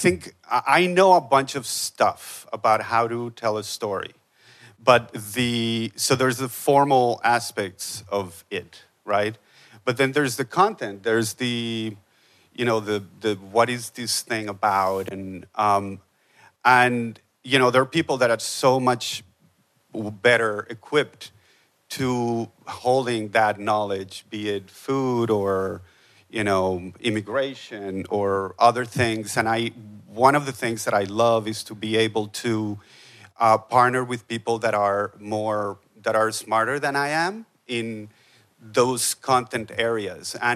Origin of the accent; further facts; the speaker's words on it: Colombia; I'm originally from Colombia, and I went to Colombia to do a documentary